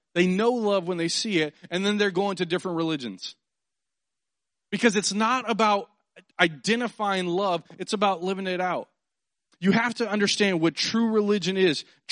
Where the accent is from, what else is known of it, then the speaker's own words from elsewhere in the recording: Houston, Texas, United States; Growing up, I didn't grow up too far away from here. I grew up in the Scarsdale, Sagemont area.